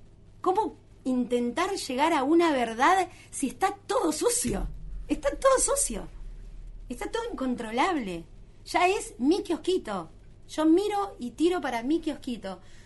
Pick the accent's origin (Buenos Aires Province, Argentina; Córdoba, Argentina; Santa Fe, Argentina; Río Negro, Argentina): Río Negro, Argentina; Yo creo que ya como argentina, como rionegrina, como madre ciudadana, estoy cansada